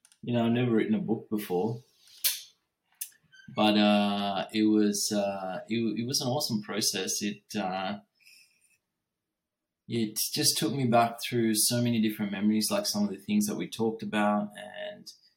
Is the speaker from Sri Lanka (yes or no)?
yes; Sri Lanka; moved away; just growing up in Sri Lanka, moving here, going to law school, going to medical school